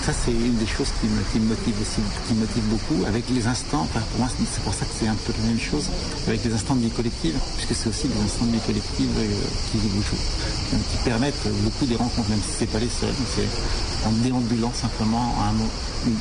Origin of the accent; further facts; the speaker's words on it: Paris, Île-de-France, France; je viens de Paris.